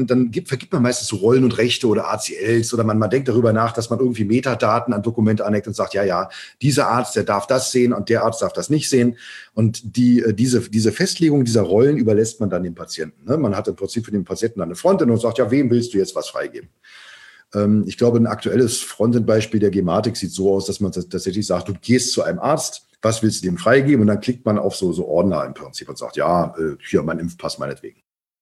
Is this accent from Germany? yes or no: yes; Germany; Ich bin jetzt in der BRD geboren und groß geworden.